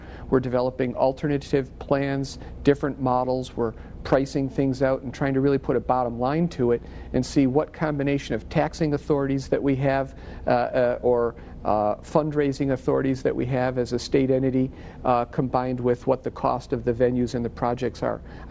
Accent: Arlington, Texas, United States; I grew up academically in Arlington, Texas, and my family grew up there. I lived there many, many years

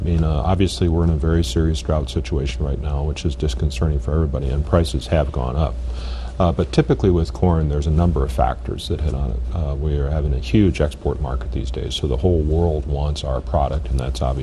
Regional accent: Northern Plains, United States; I come from the Northern Plains.

